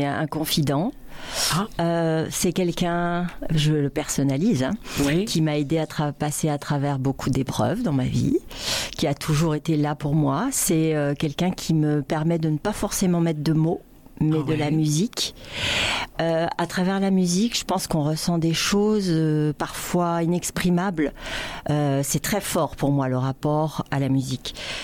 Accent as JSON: {"language": "French", "country": "France", "moved": "yes", "said": "Donc petit à petit j'ai redécouvert ça et ça s'est redéfini encore mieux quand j'ai immigré ici. J'ai compris que j'étais pas juste une Française."}